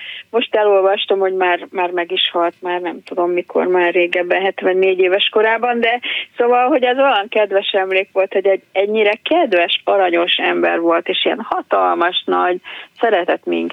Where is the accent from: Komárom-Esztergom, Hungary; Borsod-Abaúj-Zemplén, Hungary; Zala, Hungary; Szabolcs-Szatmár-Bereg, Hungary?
Komárom-Esztergom, Hungary; Tatabánya; Tatabányai vagyok, Újvárosban laktunk